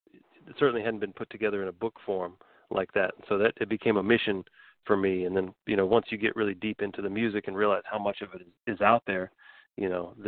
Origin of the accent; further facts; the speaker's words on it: Galveston, Texas, United States; I grew up in Galveston, but we heard all the music coming from Houston because Houstonians spent their weekends on the beach in Galveston